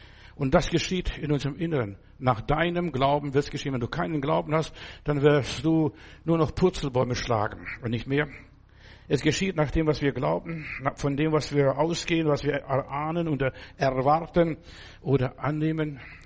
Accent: Germany; Die Westler, also das sind wir Deutsche hier ganz besonders, wir sind verwöhnt, verweichlicht, verzogen, verzärtelt.

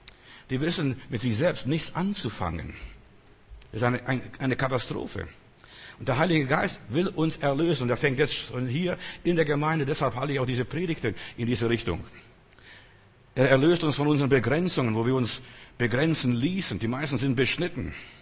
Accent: Germany; Ich bin nicht mehr Deutscher. Ich bin Deutscher.

